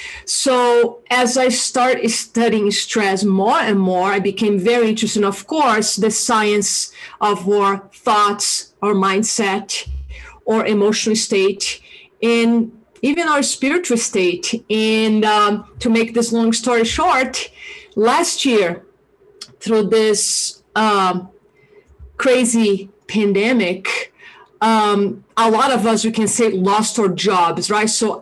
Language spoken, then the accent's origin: English; Brazil; English is a second language; moved away as an adult; now in Boulder, United States; I'm originally from Brazil. And I've been living in the United States, Boulder, Colorado, for like 20 years now. And I've been in the United States for over 25 years. And the accent is still here and always will be here.